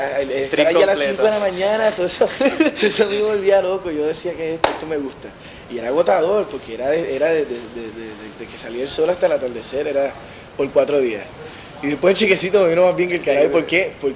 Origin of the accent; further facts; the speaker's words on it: Río Piedras, Puerto Rico; Aquí en Río Piedra me crié en University.